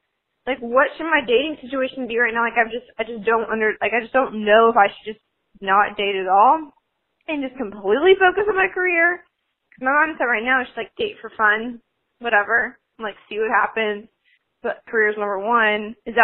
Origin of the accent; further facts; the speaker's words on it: the South, United States; so I live in the South. I'm from the South, and that's part of it